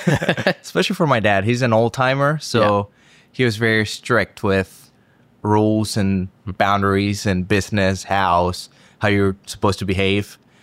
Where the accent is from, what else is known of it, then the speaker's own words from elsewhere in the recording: Maracaibo, Zulia, Venezuela; So where I'm from, we're borders with Colombia. I'm from Maracaibo State, Zulia.